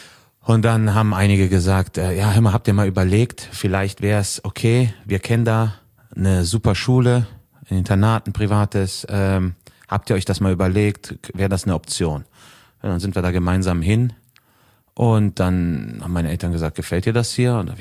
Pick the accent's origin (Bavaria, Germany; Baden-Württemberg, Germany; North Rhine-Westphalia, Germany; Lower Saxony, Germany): North Rhine-Westphalia, Germany; Düsseldorf; born there; Ich bin tatsächlich in Düsseldorf geboren.